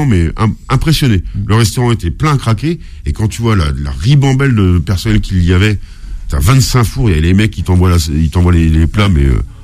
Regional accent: Pays de la Loire, France; quand j'étais gamin, j'en ai fait. Moi, je suis de la Mayenne, donc on tuait le cochon.

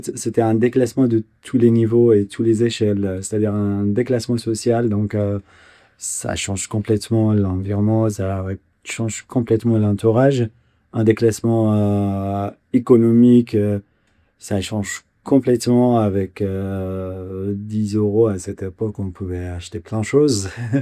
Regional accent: Damascus, Damascus Governorate, Syria; born there; je suis né d'une famille kurde et syrienne. Je suis né à Damas en 2011.

